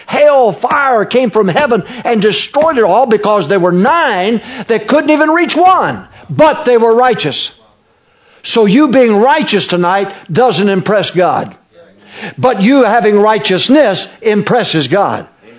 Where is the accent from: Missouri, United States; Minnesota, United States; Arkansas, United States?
Arkansas, United States; born there; also born or lived in Michigan; I was born in Arkansas. Moved to Michigan. I got more Yankee blood in me than I got Southern blood.